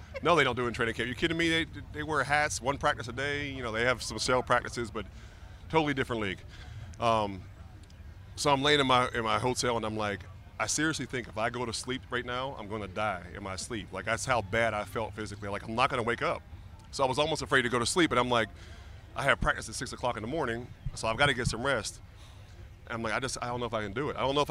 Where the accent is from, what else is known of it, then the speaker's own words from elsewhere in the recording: Pittsburgh, Pennsylvania, United States; I grew up in Pittsburgh as a big Steeler fan, obviously.